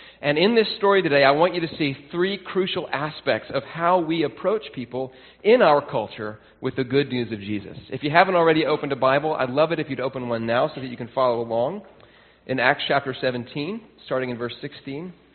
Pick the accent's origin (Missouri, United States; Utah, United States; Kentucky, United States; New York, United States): New York, United States; Now, as a New Yorker, we like to point out that we kept him from winning a few more along the way